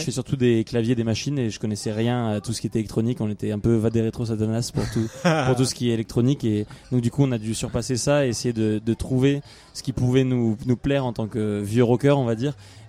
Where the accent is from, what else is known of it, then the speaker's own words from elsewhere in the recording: Toulouse, Occitanie, France; c'est normal que c'est un truc nous on est habitué parce qu'on vient de Toulouse